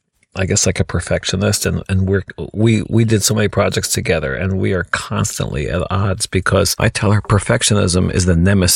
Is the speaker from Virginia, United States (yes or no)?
no; New York, United States; born there; I'm born in New York, and most of my damage is from New York. Of all my aunts, uncles, and grandparents, everybody's from New Jersey and New York and Northeast.